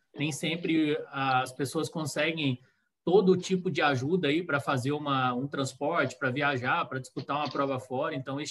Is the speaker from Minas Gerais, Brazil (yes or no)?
yes; Varginha, Minas Gerais, Brazil; nós que somos aqui de Minas, o Binho fala de Caxambu, né, eu falo aqui de Varginha